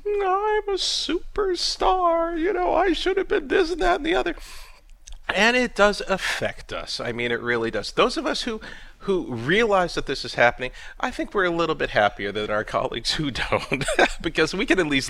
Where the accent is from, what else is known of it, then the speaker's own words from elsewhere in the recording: Buffalo, New York, United States; I mean, you know, growing up in Buffalo.